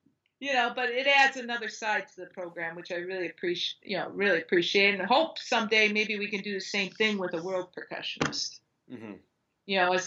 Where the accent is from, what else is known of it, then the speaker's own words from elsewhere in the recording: Cleveland, Ohio, United States; I'm from Cleveland, Ohio.